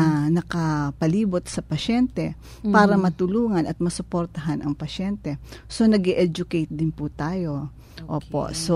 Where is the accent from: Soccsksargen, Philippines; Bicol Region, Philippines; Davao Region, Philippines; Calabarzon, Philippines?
Bicol Region, Philippines; doon sa probinsya namin, taga Bicol po ako eh.